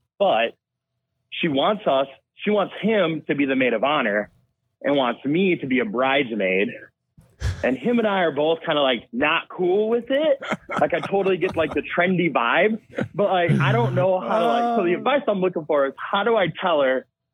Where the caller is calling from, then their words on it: Sioux Falls, South Dakota, United States; Sioux Falls, South Dakota.